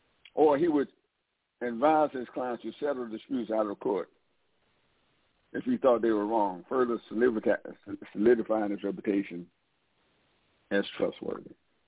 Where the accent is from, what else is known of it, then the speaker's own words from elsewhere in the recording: Atlanta, Georgia, United States; School in Atlanta, Georgia. Located at that time on Cortland Street. I can remember growing up and being taught American history